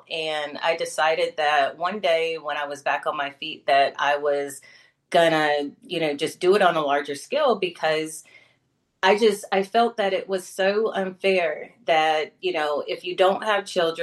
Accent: Midwest, United States; And I'm from the Midwest, so I grew up on casseroles. I can make a casserole out of anything.

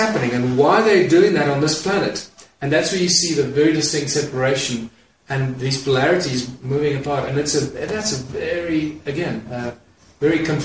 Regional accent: New York, United States; born there; I was born in New York.

